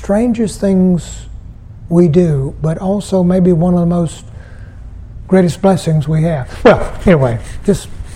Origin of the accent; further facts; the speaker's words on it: South Carolina, United States; this is when I give thanks to God that I'm from South Carolina and not from someplace like Minnesota. Because South Carolinians know we're wrong, okay?